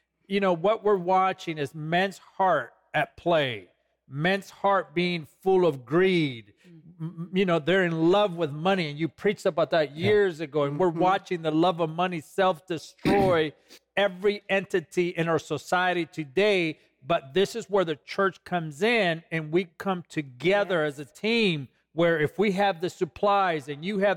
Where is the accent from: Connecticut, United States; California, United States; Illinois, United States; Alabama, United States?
California, United States; when I look at the headlines and I look at people in California, my home state